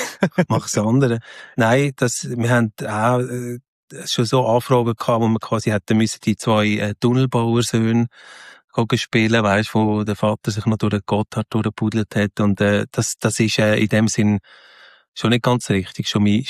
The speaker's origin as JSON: {"language": "German", "region": "Lucerne", "country": "Switzerland", "tie": "born or raised there", "said": "Und ich bin eigentlich im Raum nach Luzern aufgewachsen, ja, in so einem Dialekt."}